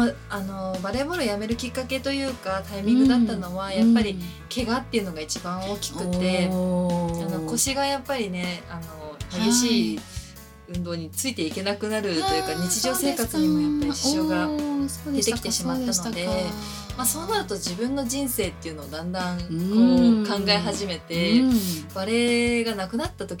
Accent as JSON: {"language": "Japanese", "town": "Ageo", "region": "Saitama", "country": "Japan", "said": "まあ実家に埼玉なんですけど、埼玉の上尾市出身なんですけども、"}